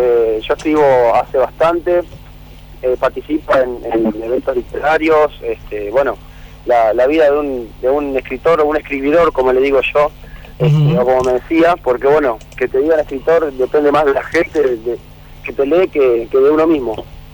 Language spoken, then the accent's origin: Spanish; Aldea María Luisa, Entre Ríos, Argentina; Yo no soy de Paraná, soy de la aldea María Luisa.